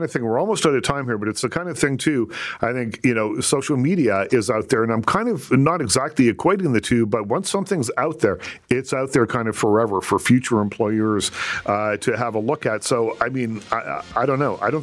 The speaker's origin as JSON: {"language": "English", "region": "Atlantic provinces", "country": "Canada", "said": "Now listen, I'm from the Atlantic provinces. I'm all for anything that keeps a few extra dollars in people's pockets down there."}